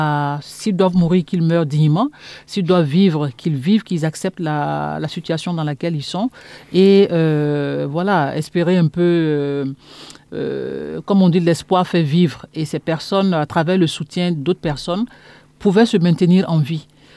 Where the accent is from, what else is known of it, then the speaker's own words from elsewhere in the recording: Burkina Faso; je viens du Burkina Faso